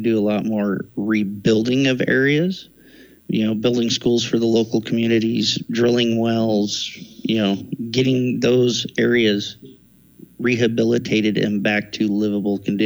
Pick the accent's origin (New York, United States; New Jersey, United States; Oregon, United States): Oregon, United States; I grew up in Central Oregon, and, you know, you can work on ranches and farms, work in the resort industry